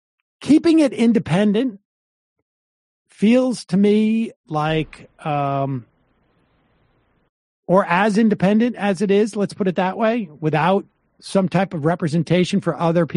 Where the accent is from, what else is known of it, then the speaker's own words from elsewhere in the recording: Canada; while I don't particularly object to it as a Canadian